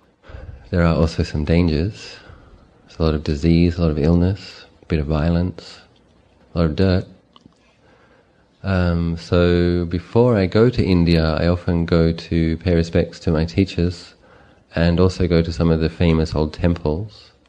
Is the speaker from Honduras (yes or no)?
no; Phetchabun, Thailand; a lady asked me, where are you from? I said, I'm from Phetchabun.